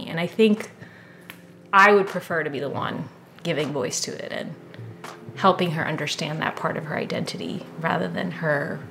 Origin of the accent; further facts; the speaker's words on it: United States; first language Punjabi; English is a second language; in my house, it very much felt like I was growing up in India. So I grew up in a household where Punjabi was my first language, actually, and then I would watch Hindi shows.